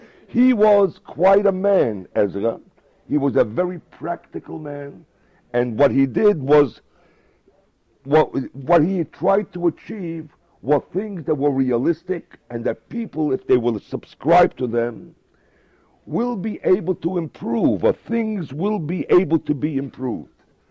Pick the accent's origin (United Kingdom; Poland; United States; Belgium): Poland; I was born in Poland. And as a kid, I remember a Friday night, and this was not only in my house. I lived in a little